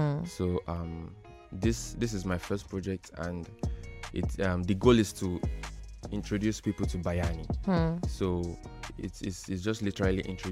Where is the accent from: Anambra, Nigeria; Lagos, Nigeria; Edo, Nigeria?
Lagos, Nigeria; Alagbado; Born and raised in Alagbado, Lagos.